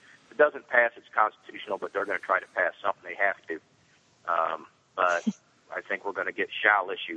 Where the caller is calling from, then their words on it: Springfield, Illinois, United States; I'm in Springfield, Illinois. Okay, no concealed carry, and I'm 1 mile from the Capitol where they make all the laws.